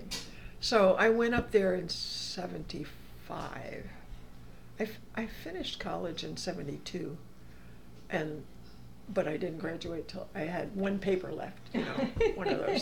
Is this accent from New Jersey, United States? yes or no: yes; Princeton, New Jersey, United States; now in Alaska, United States; I grew up in Princeton, New Jersey, and my dad was associated with the university